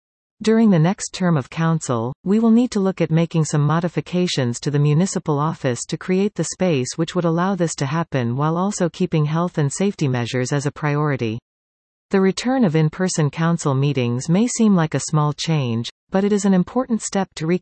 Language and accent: English; Puslinch, Ontario, Canada; to do my part to ensure my kids and their generation enjoy the same positive experience that I did growing up in Paslinch.